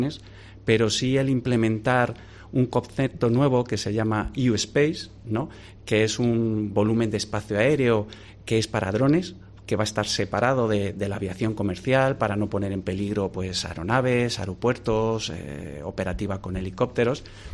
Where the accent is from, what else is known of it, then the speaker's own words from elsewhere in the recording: Spain; tenemos que sacar pecho como españoles en Europa